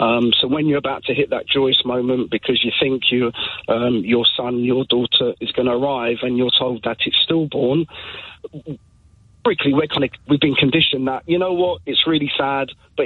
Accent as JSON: {"language": "English", "town": "Nottingham", "region": "East Midlands", "country": "United Kingdom", "said": "I'm a dad from Nottingham"}